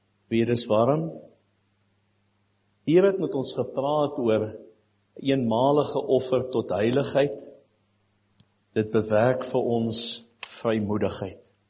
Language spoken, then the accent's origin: Afrikaans; Western Cape, South Africa; accent: Cape; ek het 'n lekker Kaapse aksent.